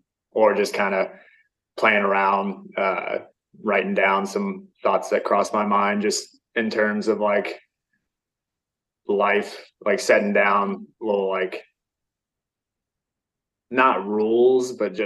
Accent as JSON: {"language": "English", "town": "Dripping Springs", "region": "Texas", "country": "United States", "tie": "born or raised there", "said": "And then as far as like growing up in Dripping Springs, it was very like a kind of suburban spot, just, you know, three elementary schools, everyone played football, everyone knew each other, all that good stuff."}